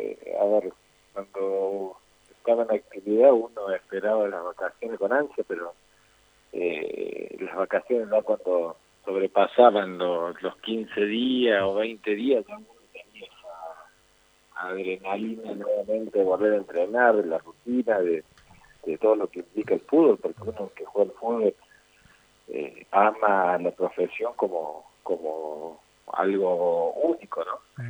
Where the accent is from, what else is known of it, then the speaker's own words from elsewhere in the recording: Laguna Larga, Córdoba, Argentina; born there; now in Santa Fe, Argentina; Sí, de hecho, yo soy nacido en Laguna Larga, pero mi mujer es santafesina, así que me quedé viviendo en Santa Fe.